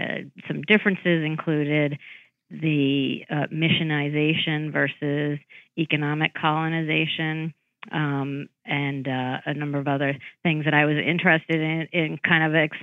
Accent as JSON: {"language": "English", "town": "Boston", "region": "Massachusetts", "country": "United States", "tie": "born or raised there", "said": "I grew up in the Boston area and was in part interested in this particular story because"}